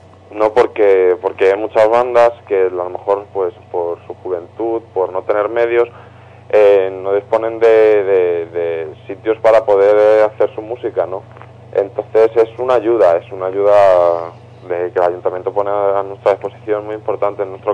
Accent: Leganés, Community of Madrid, Spain; todos somos de aquí de Leganés

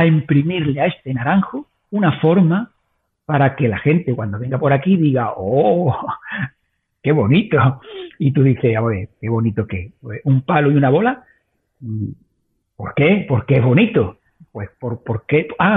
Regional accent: Andalusia, Spain; salgo de mi pueblo, de mi pequeño pueblo, como digo, vivo al lado de Sevilla, a 30 kilómetros de Sevilla

